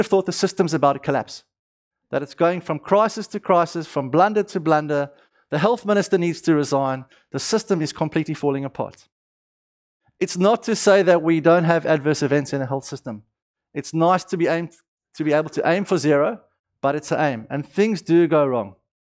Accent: South Africa; accent: South African; now in Sydney, Australia; I'm from Sydney these days. Obviously, I'm not born in Sydney. I have a slight lilting South African accent, I'm told.

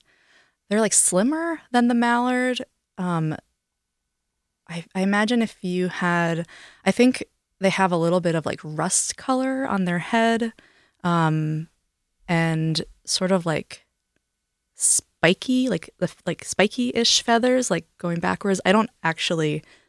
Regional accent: New York, United States; Because I grew up near the Gunks, and so there's so many beautiful moss covered rocks.

